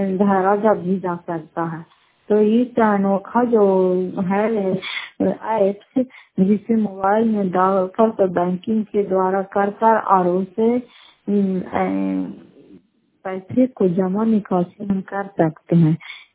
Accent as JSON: {"language": "Hindi", "town": "Fatehpur", "region": "Bihar", "country": "India", "said": "नगर फतेहपुर पंचायत मकरौता जिला नालंदा प्रखंड की निवासी हूँ।"}